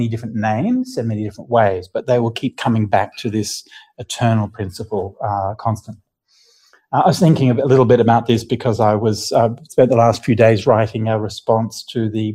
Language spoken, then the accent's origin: English; Australia; we looked into our family history, like as an Australian kind of family